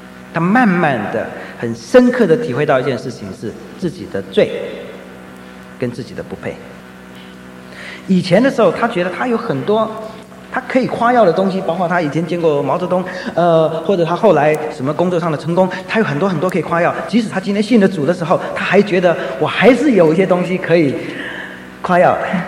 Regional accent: Taiwan; 我们中国人实在是到今天，台湾算是说社会稍微进步一点，很多地方你就是进不去。

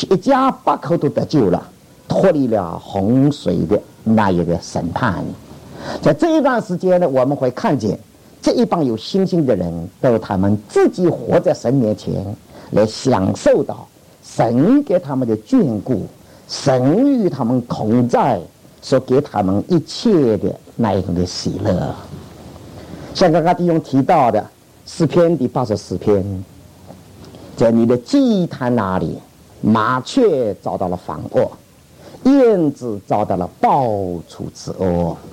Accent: Dinghai, Zhejiang, China; 我是生长在一个很小的城市，我是长大在定海，是舟山群岛，浙江的定海。

